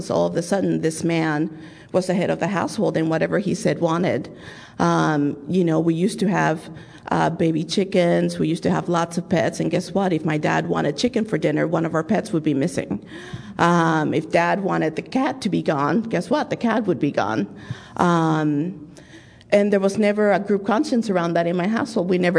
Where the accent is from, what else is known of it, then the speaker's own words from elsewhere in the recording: Dominican Republic; born there; English is a second language; And you may hear a little bit of an accent. I was born in the Dominican Republic.